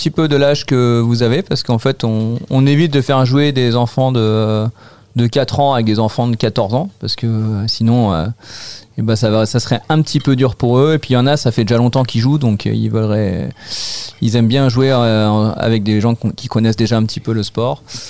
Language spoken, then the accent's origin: French; northern France, France; je viens du nord de la France et dans le nord de la France, le hockey c'est assez connu.